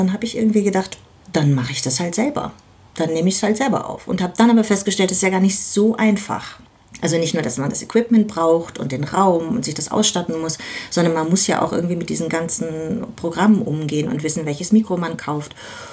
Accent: Berlin, Germany; Und ja, damit geht man ins Bett als Berliner Kind.

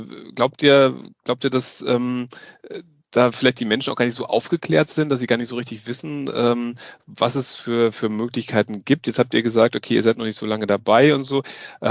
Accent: Northern Germany, Germany; now in Baden-Württemberg, Germany; Ich komme ursprünglich aus dem Norden und weiß, wie es da aussieht, wie viele Windräder es da gibt

